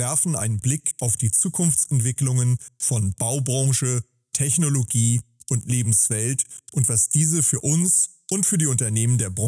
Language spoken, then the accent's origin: German; Hamburg, Germany; Ich freue mich natürlich ganz besonders, heute hier als Hamburger, auch mit einem Hamburger Unternehmer und einem Hamburger Unternehmen im Dialog zu sein.